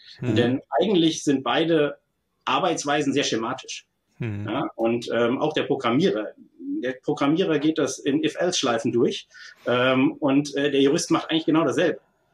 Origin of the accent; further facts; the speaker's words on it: Hesse, Germany; ich komme aus der Frankfurter Gegend, ich wollte hier bleiben.